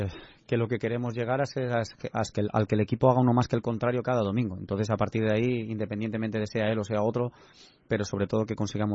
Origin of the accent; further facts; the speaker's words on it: Balearic Islands, Spain; Y evidentemente jugar en el equipo de mi tierra, como es el Mallorca, pues quieras o no quieras, pues es una sensación diferente, ¿no?